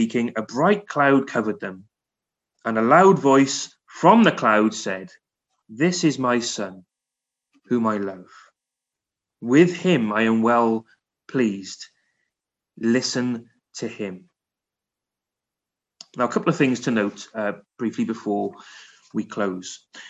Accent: Cardiff, Wales, United Kingdom; Now, I grew up in Cardiff, when I was in year 7, back in 1994

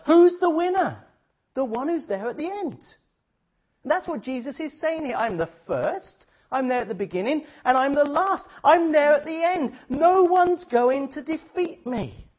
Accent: England, United Kingdom; I can say that I'm English, so it's okay.

